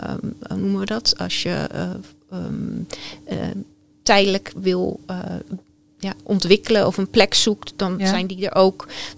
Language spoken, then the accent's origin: Dutch; Netherlands; Vanuit het buitenland. Dus je komt terug als expat zijn. En nu ben ik geen expat meer. Nu ben ik gewoon een echte Nederlandse.